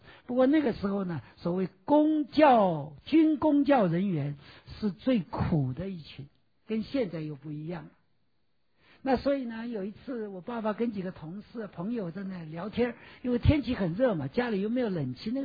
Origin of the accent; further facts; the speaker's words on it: China; 也许我们从中国来，刚刚信主不久